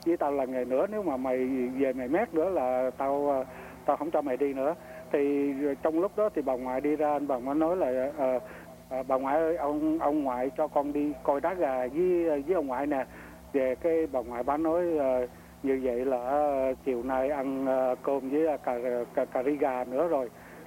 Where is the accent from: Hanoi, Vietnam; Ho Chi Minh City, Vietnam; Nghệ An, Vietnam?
Ho Chi Minh City, Vietnam; Saigon; Vâng, là một người sinh trưởng tại thành phố Sài Gòn. Thì … sinh ở Sài Gòn thuộc cái tỉnh gia đình.